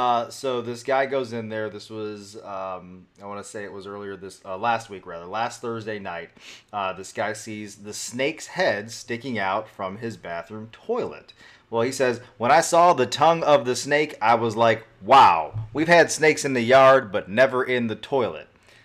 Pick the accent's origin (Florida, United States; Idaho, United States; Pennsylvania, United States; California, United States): Florida, United States; My family, when we were growing up in Florida, when my dad would see a snake, he would kill it.